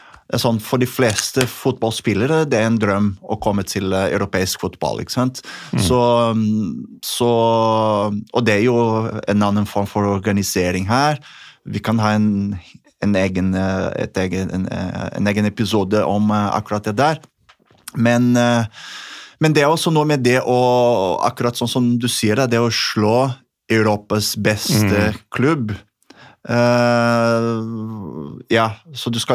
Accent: Brazil; Norwegian is a second language; now in Norway; enn det som jeg har vokst opp med i Brasil

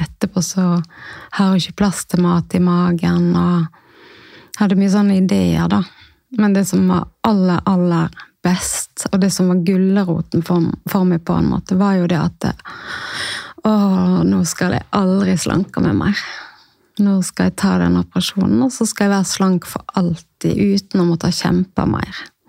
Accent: Odda, Vestland, Norway; jeg er 48, og jeg kommer ifra Odda i Hardanger.

